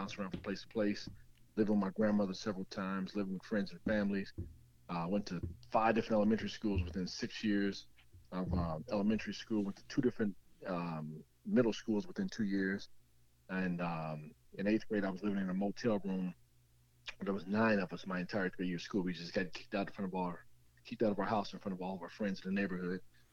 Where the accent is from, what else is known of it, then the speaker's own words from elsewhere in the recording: Denver, Colorado, United States; Life for me growing up in Denver, Colorado was pretty tough.